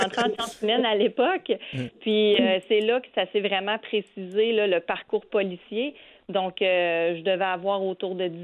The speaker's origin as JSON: {"language": "French", "region": "Quebec", "country": "Canada", "tie": "born or raised there", "lives_now": "Gatineau, Canada", "said": "Non, moi, je suis native de la Mauricie."}